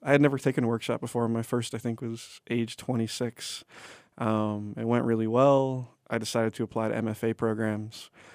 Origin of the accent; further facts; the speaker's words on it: Massachusetts, United States; I grew up in New England. I grew up about 20 miles north of Boston.